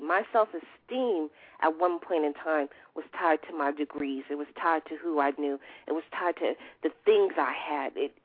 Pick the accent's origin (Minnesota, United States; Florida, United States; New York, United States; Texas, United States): New York, United States; Roosevelt; Being from Long Island, Roosevelt, Long Island, I took so much pride in growing up in Roosevelt.